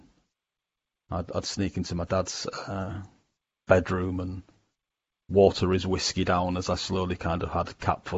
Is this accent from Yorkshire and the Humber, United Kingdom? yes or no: yes; Yorkshire and the Humber, United Kingdom; as a young child growing up in Yorkshire in England, which is where I'm speaking to you from now